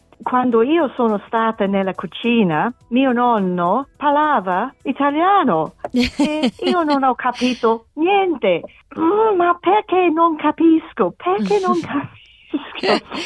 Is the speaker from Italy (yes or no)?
no; Australia; Italian is a second language; Sì, sono australiana, ma mia famiglia era tedesca.